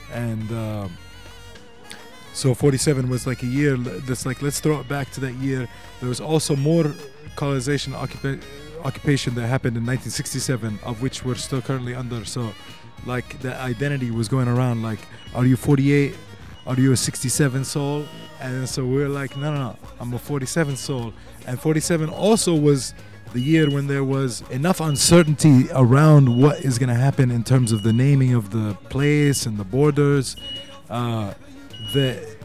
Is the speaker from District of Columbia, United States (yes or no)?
yes; Washington, District of Columbia, United States; I was born and raised and based in Washington, D.C. So I came from a background of a Palestinian family that was very tightly knit with the Black Panther community in the States.